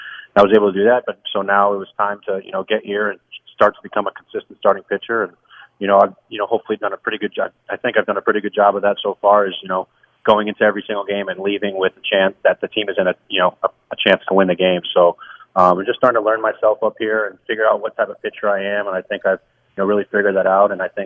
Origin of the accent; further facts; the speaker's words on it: Levittown, New York, United States; Yep, I was born in Long Island, Levittown. Well, Syosset, but I lived in Levittown for 9 years growing up. So definitely an old place to call home.